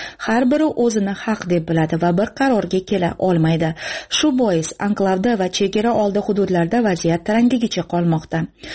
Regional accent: Kapchygai, Batken Region, Kyrgyzstan; Men Qapchig'ay qishlog'ida tug'ilib o'sganman. Qishlog'da 300 xonadon bor.

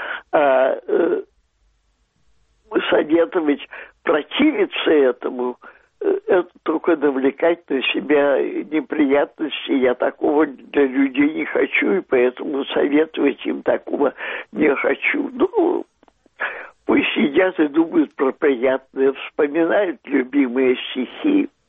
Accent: Crimea, Ukraine; я сама родом из Крыма, Крым я люблю как свою малую родину

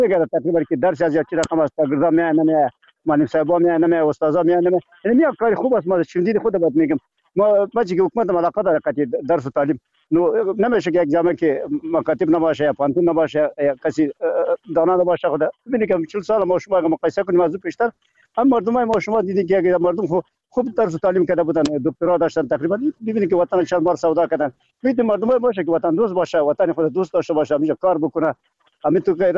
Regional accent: Afghanistan; ما شما افغان هستیم از وطن هستیم

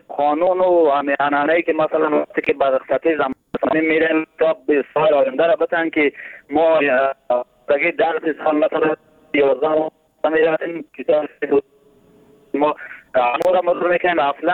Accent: Badakhshan, Afghanistan; در مناطقی که مثلا ما خدم از بدخشان هستم زندگی میکنیم

